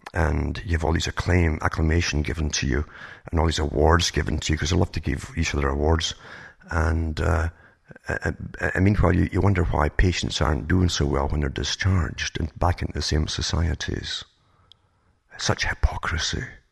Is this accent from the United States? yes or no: no; United Kingdom; now in Canada; I came from Britain, for instance, to Canada and went through the States as well.